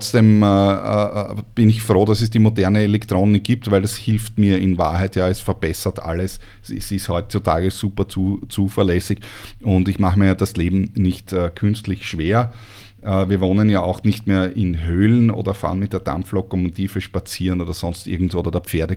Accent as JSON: {"language": "German", "country": "Austria", "tie": "born or raised there"}